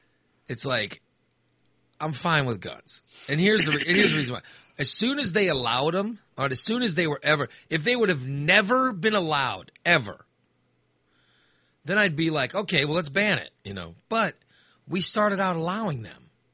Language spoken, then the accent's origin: English; Illinois, United States; Like I said, I grew up in Macoupin County. I'm a Macoupin County Democrat. I grew up down there.